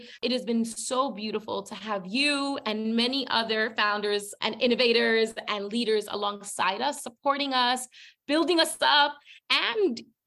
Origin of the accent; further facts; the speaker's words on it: Puerto Rico; now in New York City, United States; but also live in the Bronx, which was the poorest congressional district. I'm an American citizen, but from Puerto Rico, which is an existing colony.